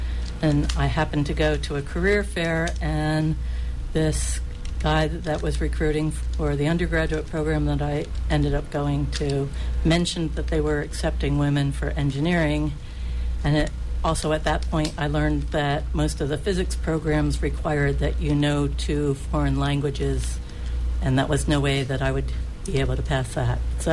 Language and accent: English; Poughkeepsie, New York, United States; So I come from the Northeast. The high school that I went to is called Spackenkill High School in Poughkeepsie, New York.